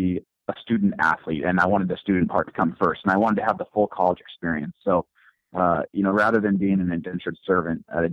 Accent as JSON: {"language": "English", "town": "Boise", "region": "Idaho", "country": "United States", "tie": "born or raised there", "said": "Yeah, well, I grew up in Boise, Idaho, which isn't exactly like a hotbed of track and field."}